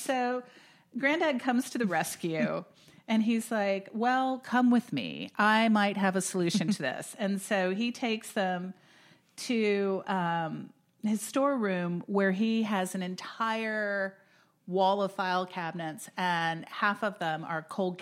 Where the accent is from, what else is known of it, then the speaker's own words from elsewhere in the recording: Florida, United States; it's a lot of fun because I grew up in Florida, and so I'm very familiar with all these places that they are.